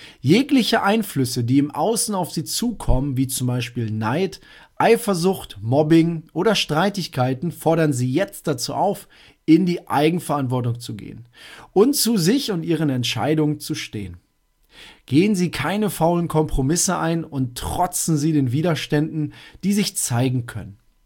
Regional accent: North Rhine-Westphalia, Germany; Ich komme aus Münsterland

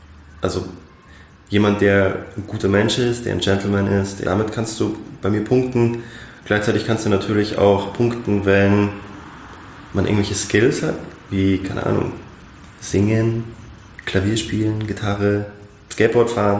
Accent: Munich, Bavaria, Germany; die Nähe zu Italien hier in München, deswegen Weinschorle und Aperol Spritz. Aber als Münchner Kindl muss man auch Bier trinken.

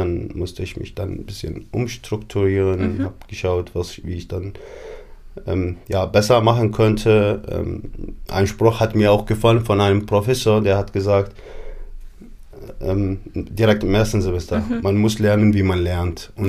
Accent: Iraq; now in Hannover, Germany; Ich komme ursprünglich aus dem Irak, lebe hier in Deutschland seit Ende 2015

